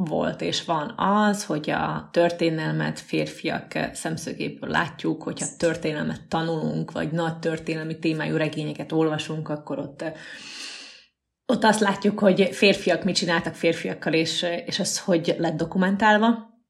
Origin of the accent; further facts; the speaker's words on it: Šamorín, Trnava Region, Slovakia; Én Somorján nőttem fel, ez egy kisváros Csalló közben, Dunaszerdehelytől 20 kilométerre